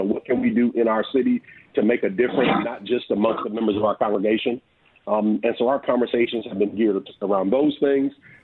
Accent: Mount Pleasant, United States; I didn't grow up in the inner city. I grew up in Mount Pleasant. So I definitely would say I grew up as a child of privilege in a lot of ways.

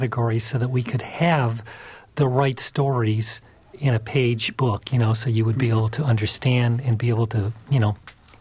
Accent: Dearborn, Michigan, United States; as I grew up in Dearborn, Michigan, I knew he was a prisoner of war, but really didn't ask him about it.

